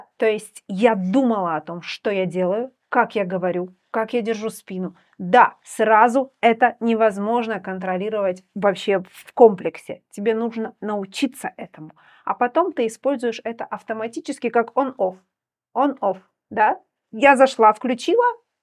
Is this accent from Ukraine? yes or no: yes; southern Ukraine, Ukraine; now in Latvia; Я, как мы все знаем, я из Южной Украины, я приехала в Латвию, очень долго учила сложный для меня латышский язык